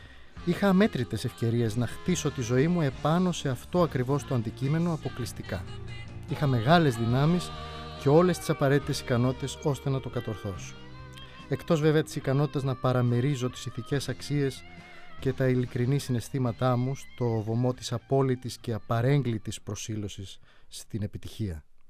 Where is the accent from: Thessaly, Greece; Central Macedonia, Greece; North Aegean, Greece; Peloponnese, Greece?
Central Macedonia, Greece; Thessaloniki; Μεγάλωσα στη Θεσσαλονίκη, σε ένα σπίτι με έντονες μυρωδιές από τις μεγάλες ιστορίες των ανθρώπων του.